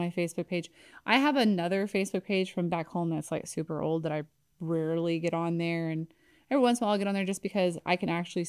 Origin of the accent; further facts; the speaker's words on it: Caney Lake, United States; Or I grew up in Caney Lake, and that's where I lived basically till I lived other places in between, but mostly that area.